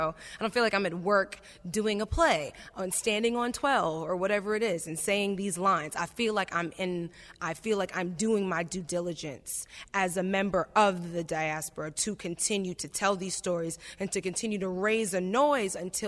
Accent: New York, United States; I'm from New York, and I was getting a lot of messages during the week of the curfew

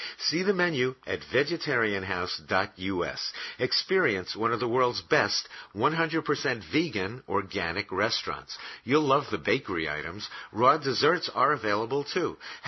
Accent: New York, United States; I was a big New York Yankee fan growing up in New York in the Bronx.

